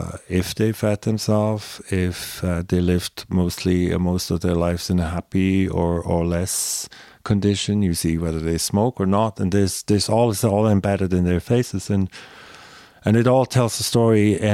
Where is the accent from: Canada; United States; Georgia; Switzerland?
Switzerland; I grew up in Switzerland. Hollywood seemed so far away.